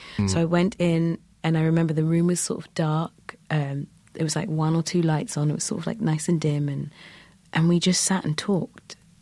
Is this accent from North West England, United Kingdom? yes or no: no; London, United Kingdom; I'm from London, born and bred. My parents are both Nigerian. And I guess the African background is very emotional anyway.